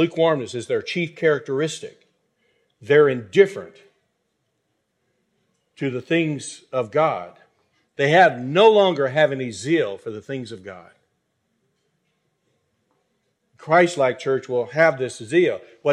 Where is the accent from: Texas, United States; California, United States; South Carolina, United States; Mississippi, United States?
Texas, United States; I grew up in Texas, and my background is the Southern Baptist Convention, which is the largest Protestant denomination in America today.